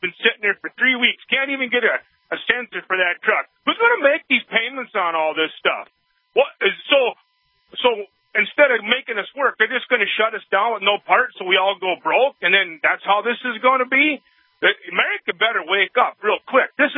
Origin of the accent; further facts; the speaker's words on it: North Dakota, United States; I'm going across to Indiana right now. I'm from North Dakota.